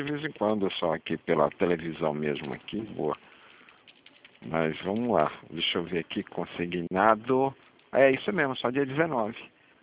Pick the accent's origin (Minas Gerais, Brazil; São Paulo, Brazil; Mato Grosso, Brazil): São Paulo, Brazil; now in Santos, Brazil; tô em Santos, né? Tô aqui em São Paulo. Sou paulistano, mas tô morando aqui em Santos.